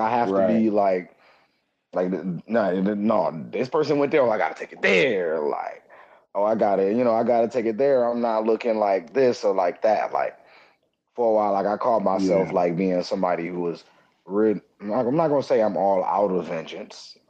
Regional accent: Detroit, Michigan, United States; I'm from Detroit.

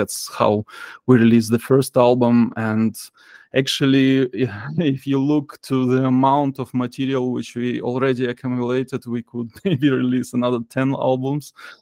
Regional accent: Chișinău, Moldova; There was a rock radio station as I grew up in Chișinău, the capital of Moldova

